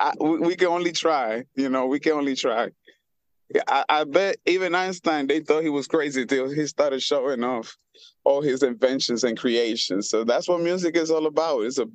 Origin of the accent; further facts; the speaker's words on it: Honduras; having that Spanish side, you know, growing up in Honduras